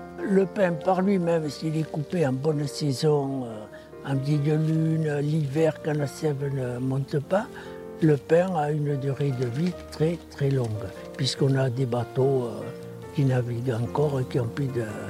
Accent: Gujan-Mestras, Nouvelle-Aquitaine, France; born there; Je suis né à Mestras, dans une famille de constructeurs de pinasses, puisque ma famille, mes ancêtres, depuis 1800, construisent des pinasses

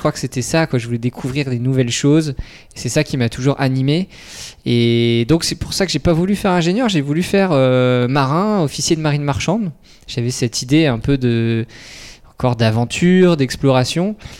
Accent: Concarneau, Brittany, France; Alors moi j'ai grandi à Concarneau, à côté de Concarneau, au bord de la mer.

